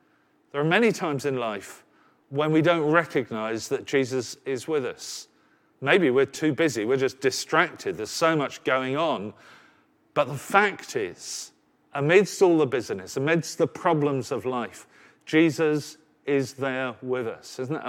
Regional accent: Southend, East of England, United Kingdom; I was brought up by the sea. Well, I was brought up in Southend, which is on an estuary, maybe not quite the sea

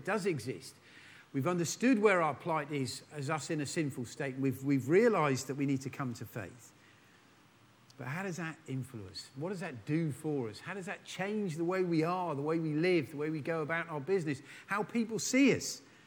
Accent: United Kingdom; Now, I know we're British and we don't do this sort of exuberance thing very easily or naturally.

